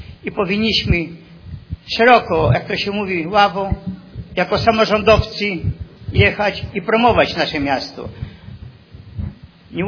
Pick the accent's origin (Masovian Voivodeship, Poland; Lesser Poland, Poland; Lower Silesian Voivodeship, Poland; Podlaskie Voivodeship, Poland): Masovian Voivodeship, Poland; ja nie pochodzę ze wschodu, ja pochodzę z województwa mazowieckiego, ale sentymentem wielkim obdarzyłem tę ziemię, to miasto